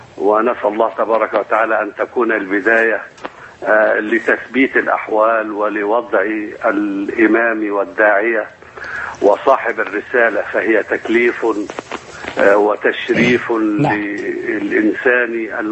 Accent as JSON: {"language": "Arabic", "country": "Egypt", "said": "ونحن جميعا أبناء مصر، نحن جميعا من أصل واحد، المسلم والمسيحي الكل كان قبطيا"}